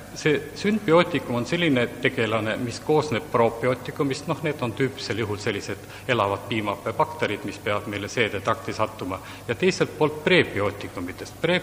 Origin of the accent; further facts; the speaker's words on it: South Estonia, Estonia; Ja olen oma pärit olnud Lõuna-Eesti talupoeg.